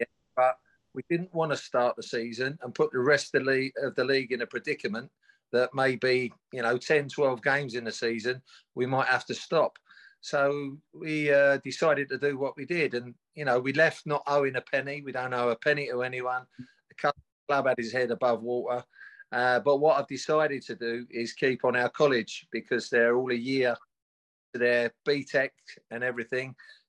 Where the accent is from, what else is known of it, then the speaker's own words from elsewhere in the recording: Wales, United Kingdom; And I am the Welsh voice.